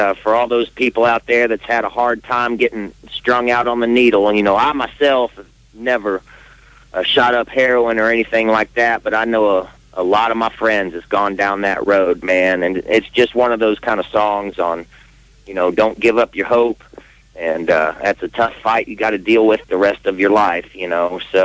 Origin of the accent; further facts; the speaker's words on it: Tennessee, United States; So, but living here, born and raised in Tennessee, and I never go down on Music Row or do lunch or any of that thing, you know.